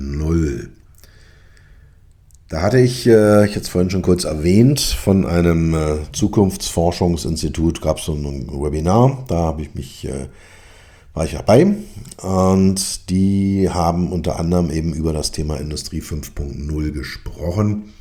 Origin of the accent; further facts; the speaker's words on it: Berlin, Germany; Berlin ist für mich ja sowieso als Berliner immer eine Reise wert.